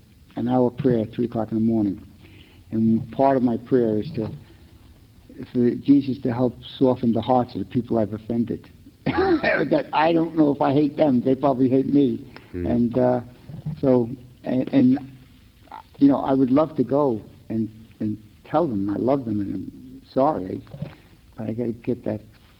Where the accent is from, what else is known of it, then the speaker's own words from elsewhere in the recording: Brooklyn, New York, United States; You could tell I'm from Brooklyn, huh?